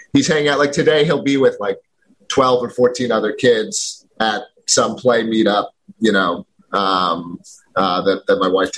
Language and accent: English; Philadelphia, Pennsylvania, United States; I'm from Philadelphia originally.